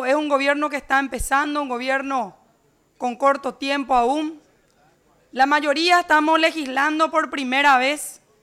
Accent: Paraguay; antes de ser de uno u otro partido político somos paraguayos

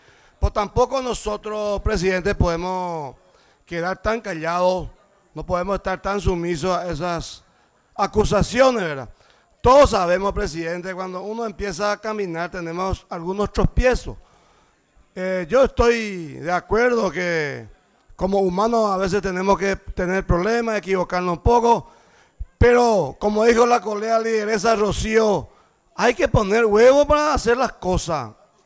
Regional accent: San Pedro, Paraguay; casi todos somos del interior, somos de tierra adentro. Yo vengo de San Pedro, segundo departamento conceptuado, el departamento más pobre de la República del Paraguay

